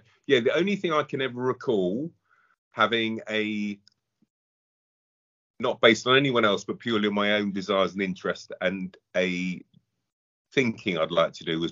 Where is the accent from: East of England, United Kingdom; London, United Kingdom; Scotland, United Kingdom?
London, United Kingdom; So most of my time has come from West London, lived in and around in various parts over the years.